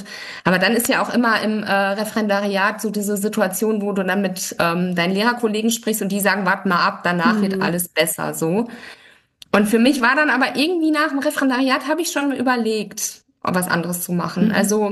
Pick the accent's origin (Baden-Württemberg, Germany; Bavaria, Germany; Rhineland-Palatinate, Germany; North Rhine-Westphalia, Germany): Baden-Württemberg, Germany; also in meiner Heimat, ich war noch in Baden-Württemberg